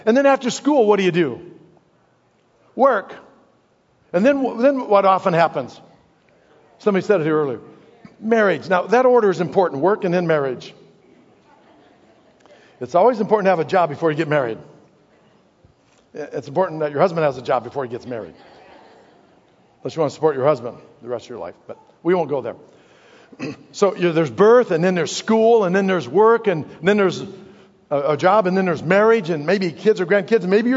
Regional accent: Eureka, Illinois, United States; I grew up in Eureka, Illinois. About 15 miles from us, there was a town called Germantown.

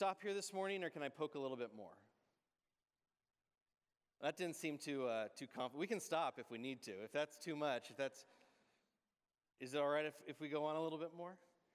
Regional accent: California, United States; also born or lived in Los Angeles; To be honest, 9 years in Los Angeles, I wasn't a city boy. I'm from Northern California, more of a suburban guy myself.

